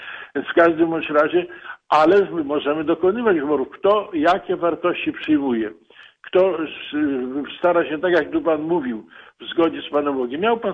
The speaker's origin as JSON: {"language": "Polish", "region": "Lublin Voivodeship", "country": "Poland", "said": "no to ja pochodzę z dawnego powiatu Biała Podlaska, obecnie Łosice"}